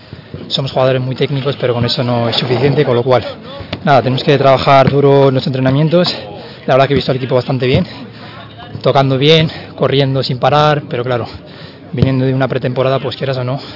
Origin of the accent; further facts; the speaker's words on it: Rivas-Vaciamadrid, Community of Madrid, Spain; alguno de ellos les conozco porque como soy de Rivas tal, y entonces no he tenido esa complicación de adaptarme